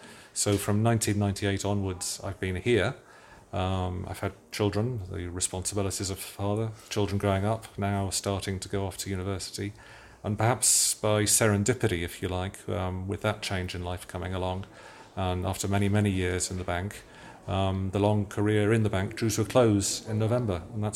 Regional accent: United Kingdom; moved away as an adult; now in Spain; I started work in the UK. It may be hard to tell from my accent now, but I'm originally from the UK. And I actually came out with the bank as then was in 1998. I'd never been to Spain before.

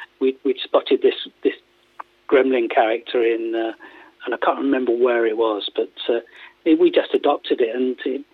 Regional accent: South East England, United Kingdom; also born or lived in Northampton; now in Sheffield, United Kingdom; I'm from Surrey. Mm-hmm. I served an engineering apprenticeship in Surrey

